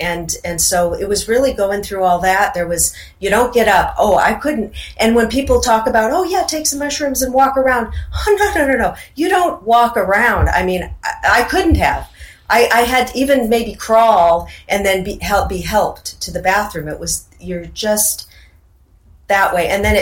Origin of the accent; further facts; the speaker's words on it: Seattle, Washington, United States; And I, growing up in Seattle, there's a lot of Native American culture there, the totem poles, and we'd go to salmon bakes